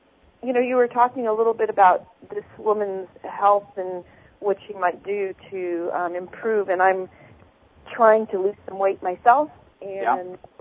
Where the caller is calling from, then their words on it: California, United States; I'm calling from California.